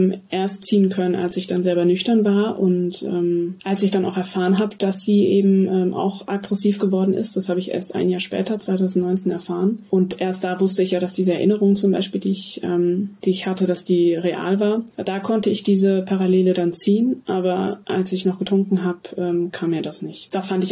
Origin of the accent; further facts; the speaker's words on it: Bavaria, Germany; ich komme aus Bayern